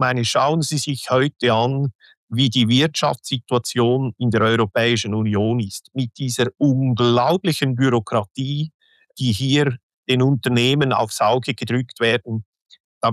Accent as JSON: {"language": "German", "region": "Central Switzerland", "country": "Switzerland", "said": "ich komme aus der Zentralschweiz"}